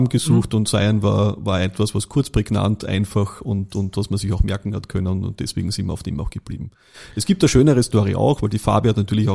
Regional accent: Austria; Das heißt, man hat keinen Startvorteil als Österreicher, das ist halt leider so auch hier.

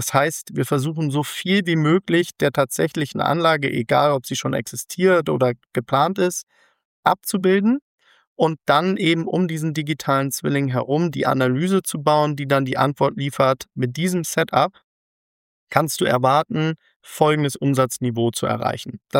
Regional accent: Bremen, Germany; now in Frankfurt, Germany; Ich bin gebürtiger Bremer, dann über verschiedene Stationen mittlerweile in Frankfurt gelandet, wo Retwin sitzt.

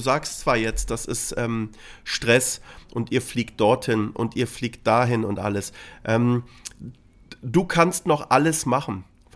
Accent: Berlin, Germany; so hieß es bei uns in Berlin, vor Mauerfall.

